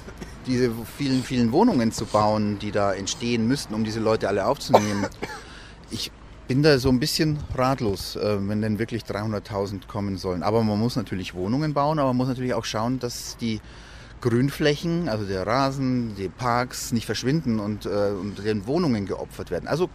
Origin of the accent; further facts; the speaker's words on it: Munich, Bavaria, Germany; Ich komme aus Schwabing.